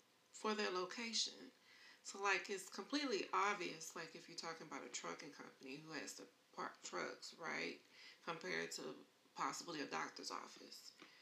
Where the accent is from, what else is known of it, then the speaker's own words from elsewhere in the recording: Houston, Texas, United States; I was born and raised in Houston, Texas. I grew up with my dad traveling around the city.